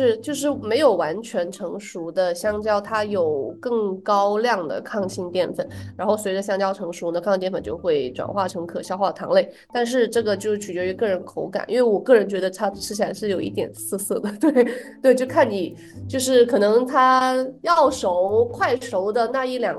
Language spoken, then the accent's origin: Chinese; China; 就比如说我们中国人可能长期吃白米饭